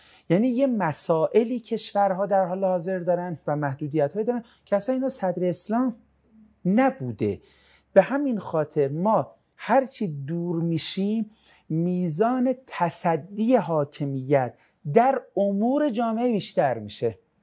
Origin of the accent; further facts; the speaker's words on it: Tehran, Tehran Province, Iran; حالا هر کی یه جایی، ما تهرانیم یه جور گرممونه.